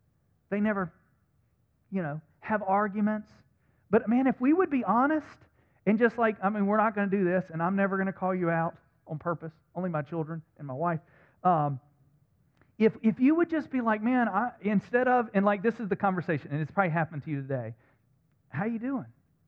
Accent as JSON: {"language": "English", "region": "the South", "country": "United States", "tie": "born or raised there", "said": "because I grew up in the South going to church, and I saw this man on a stage wearing a suit"}